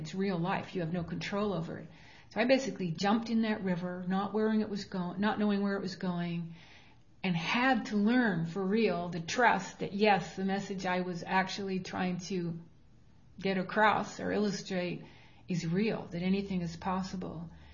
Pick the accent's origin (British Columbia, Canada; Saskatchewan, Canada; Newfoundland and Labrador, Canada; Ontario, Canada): British Columbia, Canada; Vancouver; I'm Canadian.